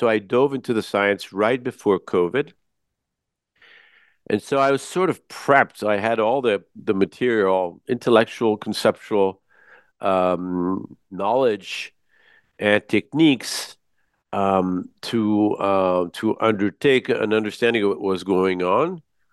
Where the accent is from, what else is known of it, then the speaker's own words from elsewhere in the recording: United States; born there; I'm a Franco-American. I was born in the U.S. and that's why my accent is sort of decent for a Frenchman.